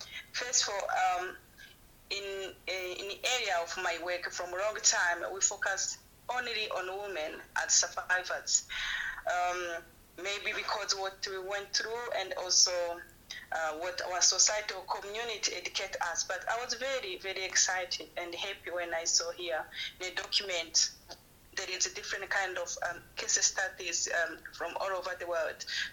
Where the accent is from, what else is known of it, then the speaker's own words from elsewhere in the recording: Burundi; now in South Africa; Originally, I'm from Burundi, but I'm based in South Africa.